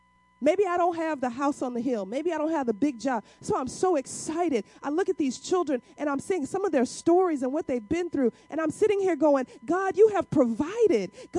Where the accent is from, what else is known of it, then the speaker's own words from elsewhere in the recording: Missouri, United States; I'm originally from Missouri. My family's from Alabama.